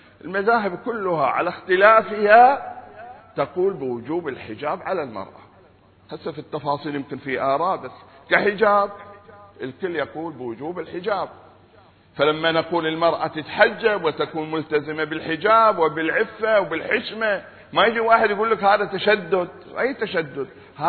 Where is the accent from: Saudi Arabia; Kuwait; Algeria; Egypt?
Saudi Arabia; الآن آخر الإحصائيات تقول إن عندنا في السعودية 4 مليون عانس